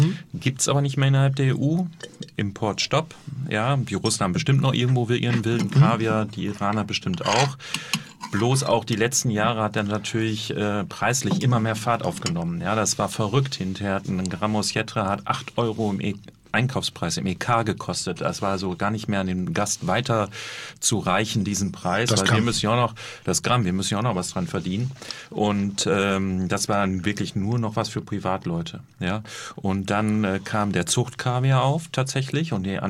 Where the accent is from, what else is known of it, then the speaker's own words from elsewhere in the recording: North Rhine-Westphalia, Germany; Grünkohl kennen wir auch aus dem Ruhrgebiet, wo ich herkomme.